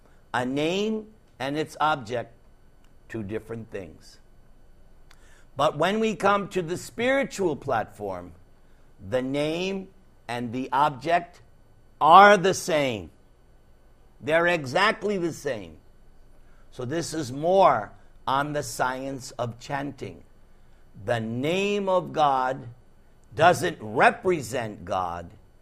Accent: New York, United States; As you can see, I'm from New York. You see my accent? Even I'm recognizing it.

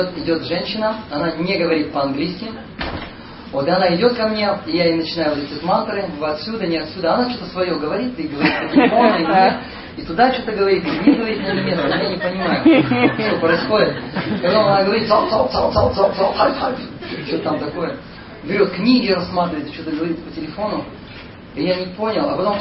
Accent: Moscow, Russia; а откуда, говорит, вы смотрите на меня? Я говорю, из Москвы.

